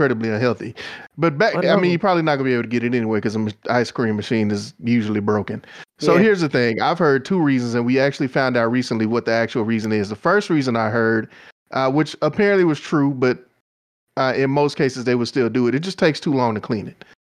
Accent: Texas, United States; I'm familiar. I'm from Texas.

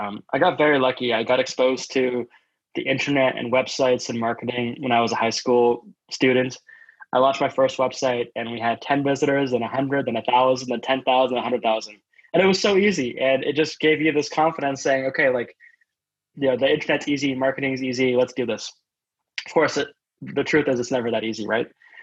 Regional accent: Vancouver, British Columbia, Canada; I started out in e-commerce growing up in Vancouver at a company called Indochino

